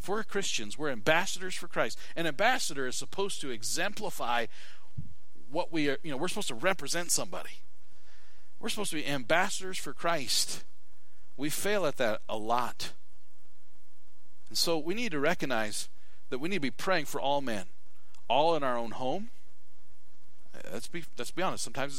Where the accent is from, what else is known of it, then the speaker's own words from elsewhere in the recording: United States; And I don't think it's wrong, as an American, to be critical and to criticize